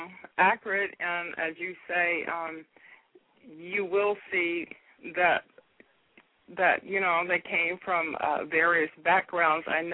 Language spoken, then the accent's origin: English; Valdosta, Georgia, United States; Both my grandfathers are from Georgia. We're from Valdosta, Georgia, which is about 230 miles south of Atlanta.